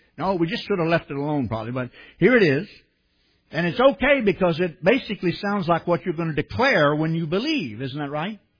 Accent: Texas, United States; So I said, I'm a Texan, so I think I'll do it Texan.

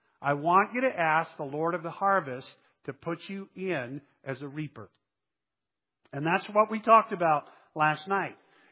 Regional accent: Texas, United States; I grew up in Texas, and I have been to a number of different churches over the years

